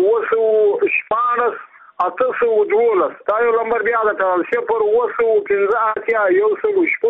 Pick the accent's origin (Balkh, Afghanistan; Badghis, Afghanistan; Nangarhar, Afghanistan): Badghis, Afghanistan; Muqur; زه خپل د بادغیس ولایت یم د مقر د ولسوالۍ یم د نورو د کلی یم